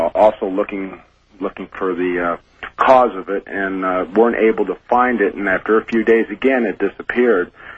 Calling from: Joshua Tree, California, United States; I'm from Joshua Tree.

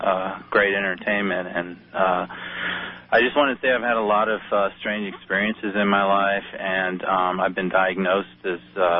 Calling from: Austin, Texas, United States; I'm calling from Austin, Texas.

